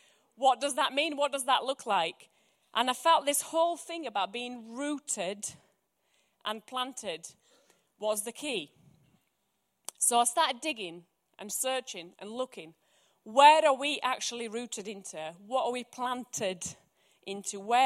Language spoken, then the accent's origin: English; Croatia; I remember when I grew up in Croatia